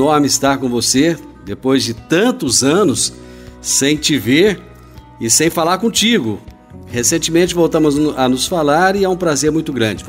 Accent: Rio Verde, Goiás, Brazil; born there; Eu nasci em Rio Verde, no ano de 1966, de uma família muito humilde, de uma família muito pobre.

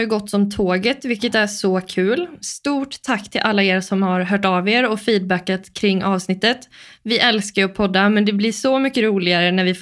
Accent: Borås, Västra Götaland County, Sweden; om jag tänker tillbaka på tiden när jag växte upp i Borås.

